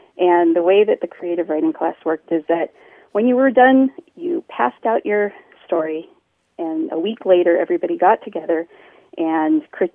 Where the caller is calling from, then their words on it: Tacoma, Washington, United States; I'm calling from Tacoma, Washington.